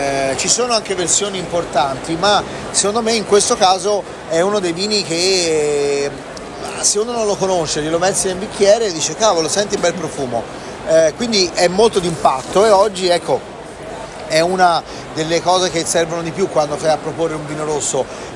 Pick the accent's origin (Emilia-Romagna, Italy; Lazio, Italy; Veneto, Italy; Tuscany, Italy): Tuscany, Italy; a me da toscano mi viene in mente il cacciucco